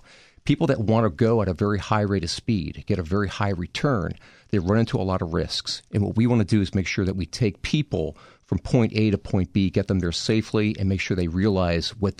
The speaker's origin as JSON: {"language": "English", "region": "New Jersey", "country": "United States", "lives_now": "Washington, D.C., United States", "said": "I'm from New Jersey, New York area. I live down here in the Washington, D.C. area. It's about a five-hour car trip from here up to New York."}